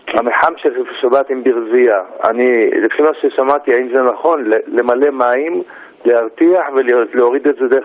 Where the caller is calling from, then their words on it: Margaliot, Northern District, Israel; אני ממושב מרגליות בצפון.